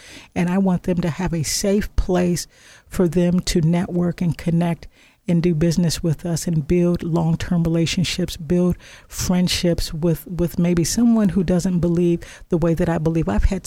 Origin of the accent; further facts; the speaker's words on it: Illinois, United States; You know, I'm from Illinois, so we get to, you know, we get to play with fireworks.